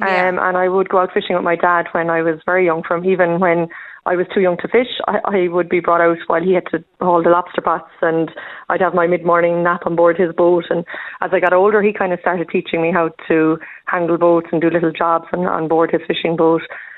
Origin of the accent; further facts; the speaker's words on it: Cape Clear, Munster, Ireland; I'm born and bred on Ireland's most southerly inhabited island of Cape Clear or Éilean Clara.